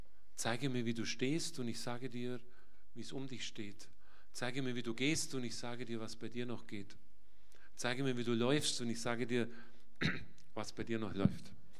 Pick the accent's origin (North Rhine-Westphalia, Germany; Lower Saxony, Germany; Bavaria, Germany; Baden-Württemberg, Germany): Bavaria, Germany; Er kommt eigentlich aus meiner Heimat, aus Witteslingen. Ich bin nur zwei Ortschaften weiter geboren